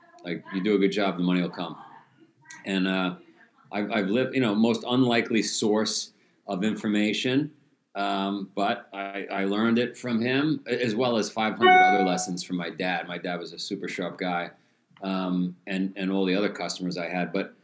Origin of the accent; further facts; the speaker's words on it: New York City, New York, United States; So I grew up in Queens, New York.